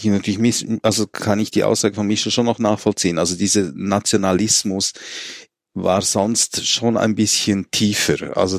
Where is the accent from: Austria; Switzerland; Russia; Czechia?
Switzerland; also jetzt zum Beispiel wir Schweizer, ja, wir sind Schweizer, aber eigentlich auch Weltbürger, oder?